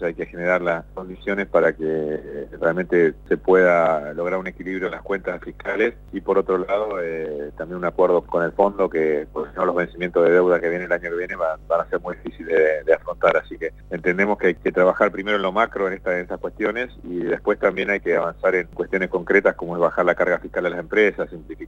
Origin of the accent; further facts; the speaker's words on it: Neuquén, Argentina; somos muchos los argentinos y neuquinos que queremos un cambio